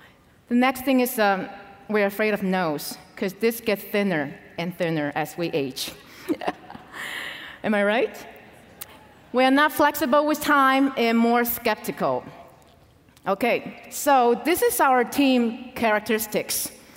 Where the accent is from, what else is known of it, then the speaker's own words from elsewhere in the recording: Albany, New York, United States; also born or lived in Flushing; I'm from Albany, New York, and Flushing.